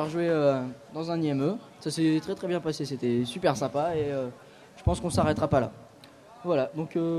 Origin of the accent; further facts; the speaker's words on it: Saintes, Nouvelle-Aquitaine, France; nous on est le club de jeunes du CESNCF, on vient de Saintes.